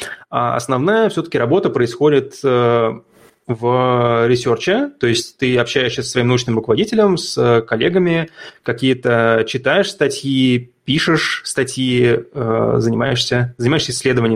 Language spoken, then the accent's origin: Russian; Moscow, Russia; я вырос в Москве